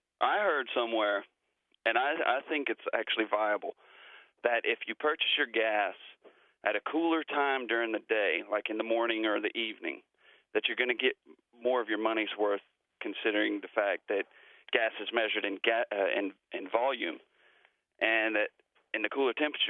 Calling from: Chapel Hill, North Carolina, United States; I'm calling from Chapel Hill.

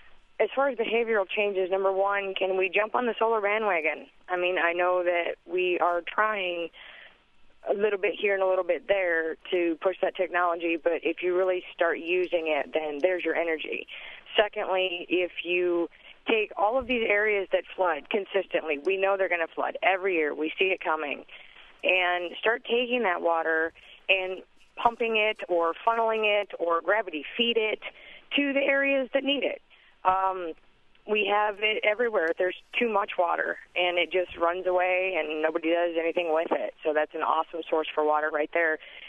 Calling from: Midwest, United States; also born or lived in New Orleans; I'm from the Midwest, and we are currently actually under a lot of flood watch.

